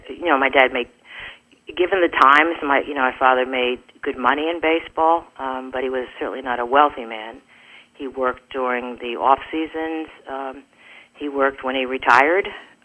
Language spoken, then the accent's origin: English; Stamford, Connecticut, United States; since I grew up in Stamford, Connecticut.